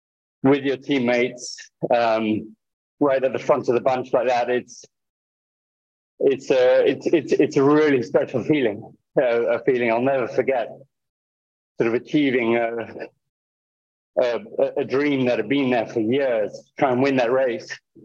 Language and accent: English; Kenya; that journey for me was growing up in Kenya, seeing the Tour de France on the TV for the first time as a teenager